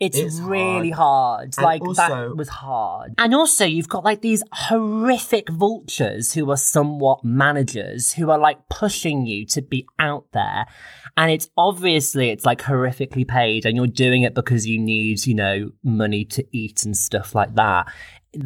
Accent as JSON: {"language": "English", "region": "West Midlands", "country": "United Kingdom", "said": "I'm just outside of Birmingham, a really teeny tiny village called Alfkirk."}